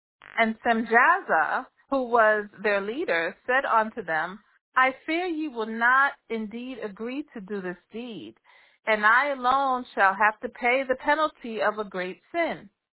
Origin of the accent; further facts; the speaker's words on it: Bronx, New York, United States; I'm from the Bronx, so right out of the Bronx.